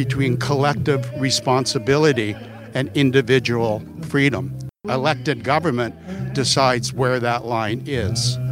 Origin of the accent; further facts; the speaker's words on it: Canada; I'm a Canadian, and, you know, it takes a lot to get us angry.